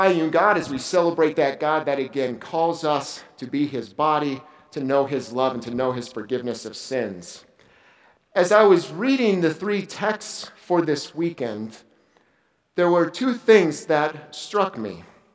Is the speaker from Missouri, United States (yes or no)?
yes; St. Louis, Missouri, United States; I'm from St. Louis, Missouri